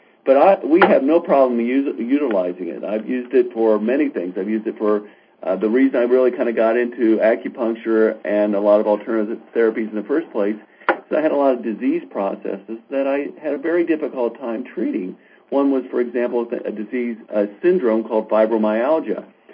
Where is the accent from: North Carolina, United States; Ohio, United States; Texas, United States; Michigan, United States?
Ohio, United States; because I'm from Ohio where they have just nothing but corn and cows, and I wasn't used to these things called coyotes.